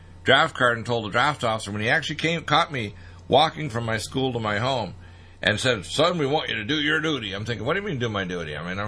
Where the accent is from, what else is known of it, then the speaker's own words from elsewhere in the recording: Detroit, Michigan, United States; born there; also born or lived in Nova Scotia; I'm a dual citizen of Canada and the United States, and I was born in Detroit, Michigan.